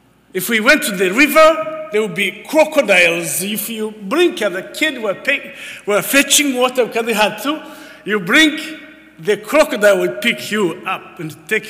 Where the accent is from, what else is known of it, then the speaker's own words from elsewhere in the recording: Scotland, United Kingdom; accent: Scottish; thought I had a Scotch accent, which, yeah, you know, there you go. I believe that this morning my Scottish accent will not be in the way